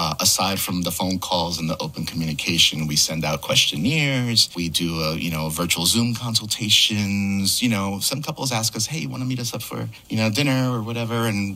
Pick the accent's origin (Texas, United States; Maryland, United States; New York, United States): New York, United States; New York City; I grew up in New York City. I'm a total New Yorker.